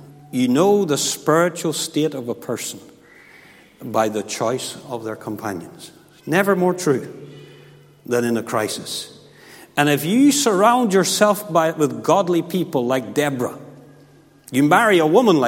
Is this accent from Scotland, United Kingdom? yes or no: no; Kilkeel, Northern Ireland, United Kingdom; when I was a boy growing up in Kilkeel in the church